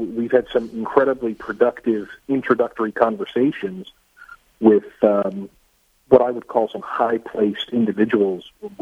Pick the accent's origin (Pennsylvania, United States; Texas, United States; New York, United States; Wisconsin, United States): Pennsylvania, United States; I was just looking at numbers in Pennsylvania, of course, my home state